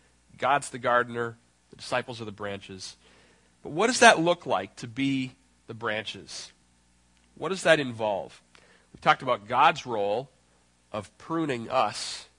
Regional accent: Canada; And because I'm Canadian and have a bizarre love and respect for all things maple

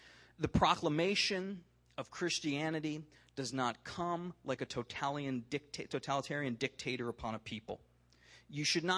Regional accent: United States; I'm an American.

